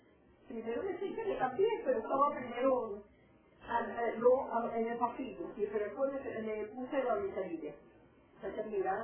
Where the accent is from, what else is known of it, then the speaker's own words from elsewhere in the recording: Cuba; No, salimos de Varadero.